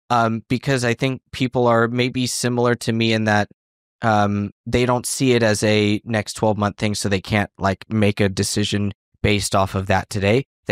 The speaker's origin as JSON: {"language": "English", "country": "United States", "said": "And as an American, I see the validity in approaching those things before the Bitcoin thing"}